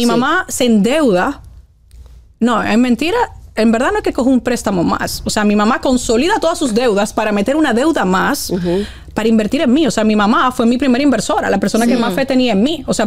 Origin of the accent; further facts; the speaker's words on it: Dominican Republic; accent: Dominican; Yo llamaba con mi acento dominicano cuando mi mamá me dice, búscate la vida